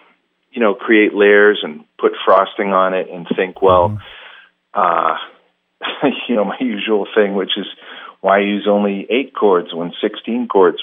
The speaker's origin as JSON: {"language": "English", "country": "Canada", "lives_now": "United States", "said": "but I you know, being a Canadian living in the U.S., I always notice that people are saying Palo Alto or alto saxophone, and up here we say alto."}